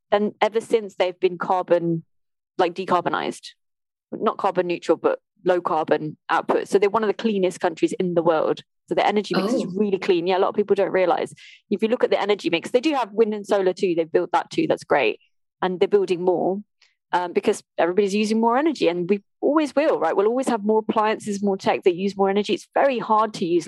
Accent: England, United Kingdom; I was born and raised in the Midlands.

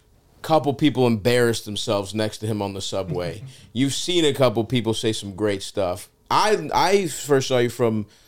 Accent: Maryland, United States; we're from Maryland. Silver Spring, Maryland is what I think

